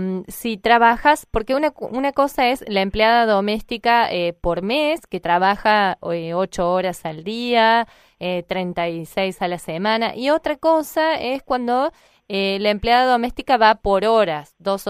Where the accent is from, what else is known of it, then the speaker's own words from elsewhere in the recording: San Juan, Argentina; de San Juan, le cuento mi situación.